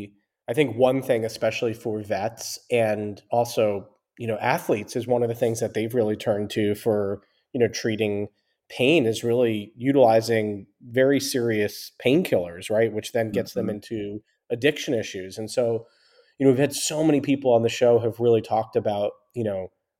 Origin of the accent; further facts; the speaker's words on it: New York, United States; You know, I grew up in New York, and, you know, kind of started my career in like the late 90s, early 2000s.